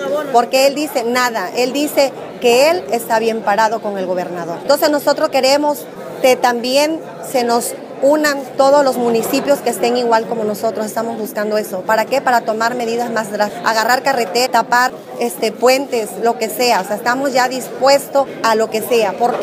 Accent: Alvarado, Veracruz, Mexico; soy de Alvarado, de Veracruz. Vinimos a manifestarnos de Alvarado.

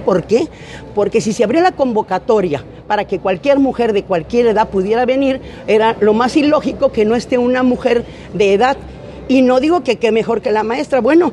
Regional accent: Veracruz, Mexico; soy veracruzana y aunque tenga que votear lo haré

